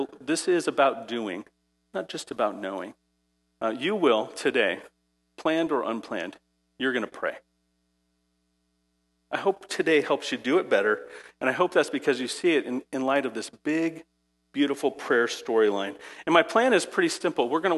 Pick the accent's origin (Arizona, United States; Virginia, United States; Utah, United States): Arizona, United States; Phoenix; Now, I grew up in Phoenix, Arizona, so I know what it's like to feel the pain of football, right?